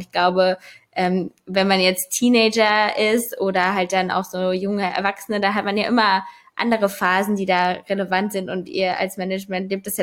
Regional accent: Hesse, Germany; also born or lived in Cologne; now in Berlin, Germany; Komme ich aus Hessen, also aus so einem ganz kleinen Dorf da und bin dann zum Studieren, 2014 war das, glaube ich, dann nach Köln gezogen, habe da 5 Jahre gelebt und dann bin ich quasi jetzt dann nach Berlin

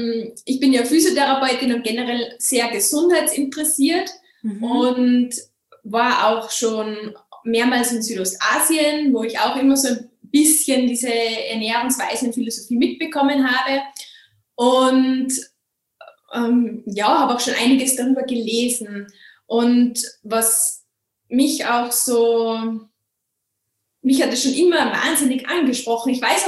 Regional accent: Salzburg, Austria; Ich komme aus Salzburg in Österreich. Ich bin 33 Jahre alt und Physiotherapeutin in einer Gemeinschaftspraxis, also selbstständig.

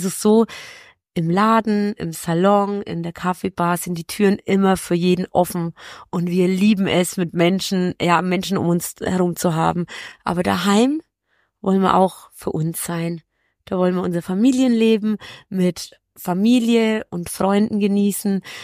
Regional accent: Germany; German is a second language; also born or lived in Gliwice, Poland; Also ich bin in Polen geboren, in Oberschlesien, in Gleiwitz genau genommen. Und als ich dann 3 war, sind wir ausgewandert nach Deutschland.

